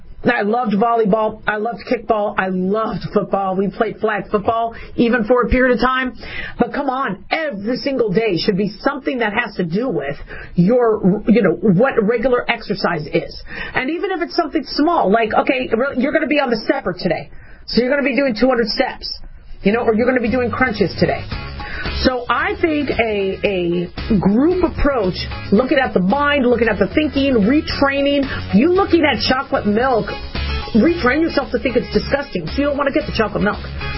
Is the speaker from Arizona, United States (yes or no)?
yes; Arizona, United States; We had desert survival classes in Maricopa County growing up in Arizona, but we didn't really necessarily go out into the desert.